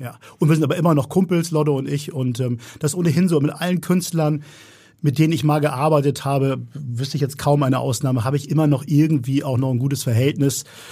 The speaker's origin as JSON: {"language": "German", "region": "Hamburg", "country": "Germany", "tie": "born or raised there", "said": "Hamburg ist und bleibt meine Heimat."}